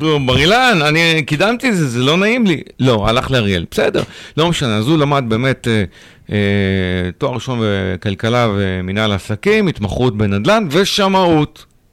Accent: Beit Shemesh, Jerusalem District, Israel; also born or lived in Petah Tikva; now in Tel Aviv, Israel; אני נולדתי בירושלים, דיברנו על זה, וגדלתי בבית שמש, ואחר כך בפתח תקווה

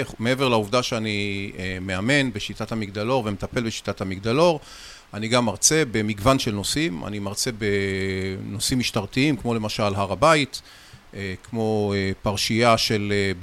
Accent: Ashdod, Southern District, Israel; אני גדלתי בעיר אשדוד, וחוויתי המון המון אלימות שהייתה כמעט בכל מקום.

